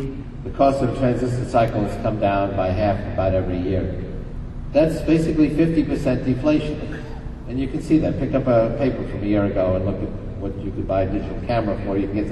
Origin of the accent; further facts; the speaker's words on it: New York, United States; When I was growing up in New York, I would hang out at the surplus electronics shops on Canal Street